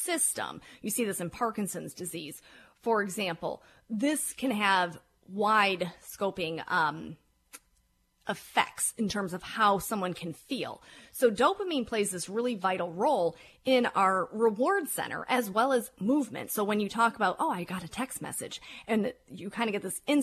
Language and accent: English; Detroit, Michigan, United States; But, you know, I'm from Detroit, so I have my loyalties, of course.